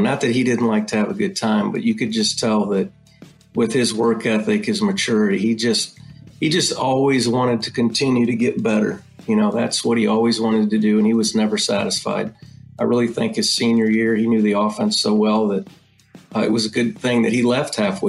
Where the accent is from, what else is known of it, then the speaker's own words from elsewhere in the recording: Ohio, United States; I was born and raised in Ohio